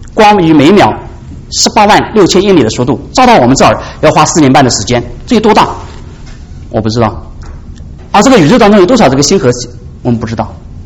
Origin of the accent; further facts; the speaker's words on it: China; 我知道讲这样的道理啊，对我们中国人很困难。